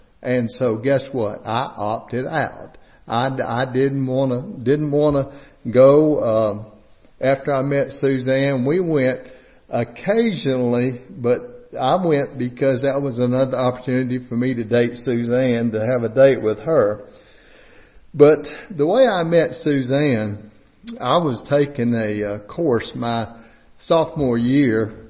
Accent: Apopka, Florida, United States; also born or lived in Miami, Florida; Well, I was born in Miami, Florida. My father was in the Navy, and he was stationed down there. And he got out of the Navy when I was in the first grade, and we moved to a little town called Apopka, Florida, which is just north of Orlando.

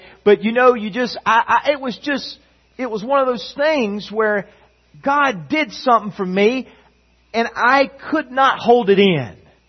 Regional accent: the South, United States; I grew up in the South, and I grew up in a moral home.

